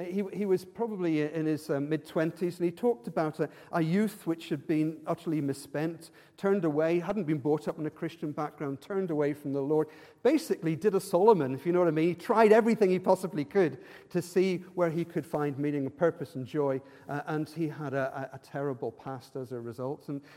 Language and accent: English; Ireland; when I was growing up in Ireland, you would see people with the prayer beads